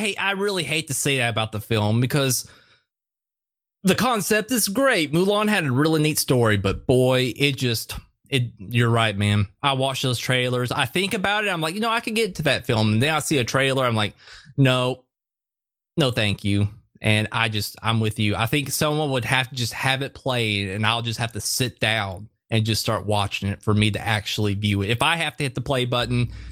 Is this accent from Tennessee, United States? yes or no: yes; Tennessee, United States; You know, I grew up in Podunk Nowhere, Tennessee, in the southeast area. So a lot of agriculture. The biggest city is Nashville, and it's, you know, 5 hours away.